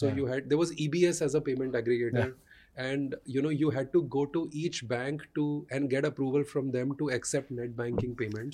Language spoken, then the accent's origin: English; Faridabad, Haryana, India; English is a second language; So I grew up in Faridabad.